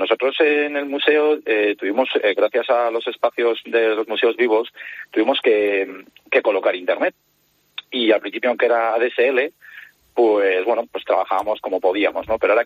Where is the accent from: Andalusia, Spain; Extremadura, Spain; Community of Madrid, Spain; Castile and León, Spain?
Castile and León, Spain; Burgos; Yo soy de Burgos capital